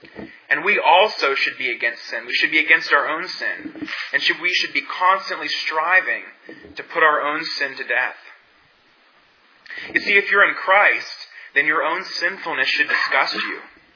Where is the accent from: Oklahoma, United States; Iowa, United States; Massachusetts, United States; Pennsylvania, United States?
Pennsylvania, United States; Huntingdon; In my hometown, Huntingdon, Pennsylvania, there's a large man-made body of water called Racetown Lake.